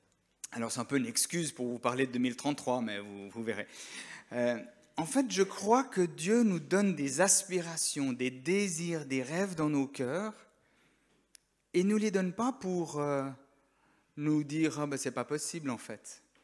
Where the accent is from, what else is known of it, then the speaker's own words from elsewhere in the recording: Geneva, Switzerland; J'ai grandi à Genève